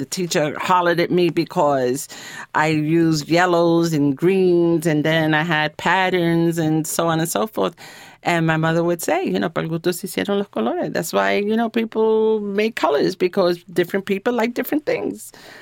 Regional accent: New York City, New York, United States; I grew up in East Harlem, went to elementary and junior high school in East Harlem.

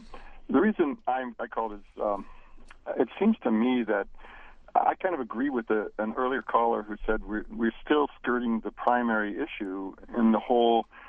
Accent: United States; I'm an American and a Christian

